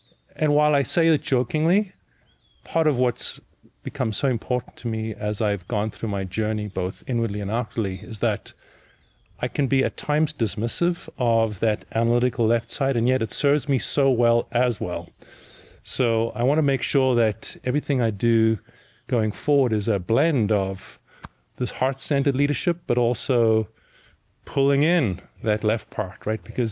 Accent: South Africa; accent: funny accent; It's a byproduct of having grown up in South Africa to an Austrian father and a mother of English descent, and also having worked in multiple places around the world.

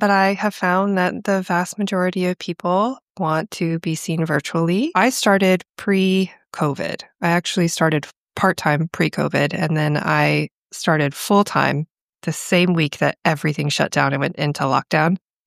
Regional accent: Austin, Texas, United States; So I've been in Austin for 7 years. I'm originally from the Austin area, so I'm back home.

